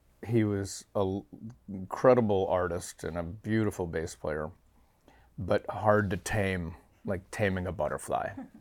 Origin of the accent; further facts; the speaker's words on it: Erie, Pennsylvania, United States; also born or lived in San Francisco; now in Seattle, United States; And I'm from Erie, Pennsylvania, and I lived in San Francisco for a long time. Then I met my wife, and we live in Seattle.